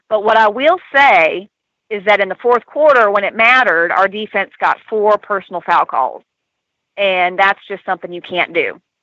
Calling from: Atlanta, Georgia, United States; No, I went to Battery Park up here in Atlanta. It's right around SunTrust Park where the Braves play.

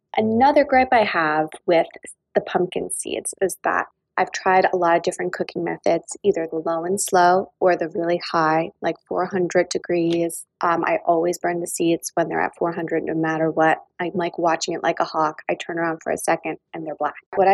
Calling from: Saddle River, New Jersey, United States; I'm calling from Saddle River, New Jersey.

